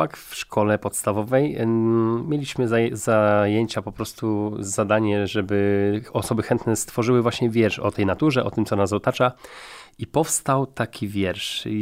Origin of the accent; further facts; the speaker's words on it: Mąkoszyce, Opole Voivodeship, Poland; Wychowałem się w małej miejscowości, w Mąkoszycach i tam bardzo dużo jako dzieciak spędzałem czasu w naturze, w lesie